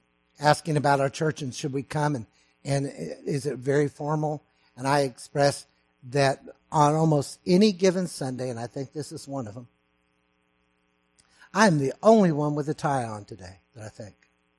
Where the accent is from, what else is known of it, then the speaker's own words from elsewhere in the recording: Texas, United States; And folks, it was in my home state of Texas.